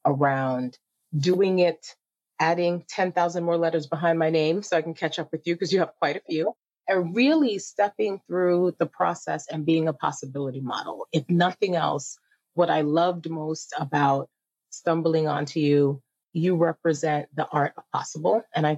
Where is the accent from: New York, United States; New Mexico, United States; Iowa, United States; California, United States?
New York, United States; So we live in Ohio. We're from New York. Originally, most of our friends and family are there, and we've met a lot of friends over the years being transplants.